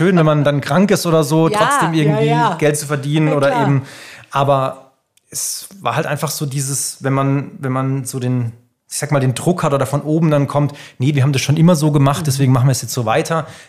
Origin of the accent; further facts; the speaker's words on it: Ihringen, Baden-Württemberg, Germany; also ich komme aus Iring am Kaiserstuhl